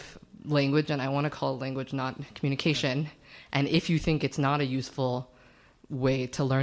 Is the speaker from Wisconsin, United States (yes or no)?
no; Boston, Massachusetts, United States; now in Berkeley, United States; and I live in Berkeley, but I'm from Boston.